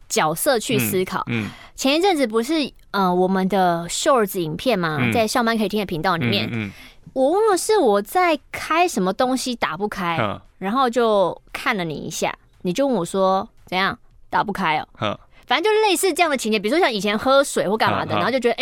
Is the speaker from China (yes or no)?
no; Taiwan; 可能是会比较像我们台湾人印象中那种女生的表情口气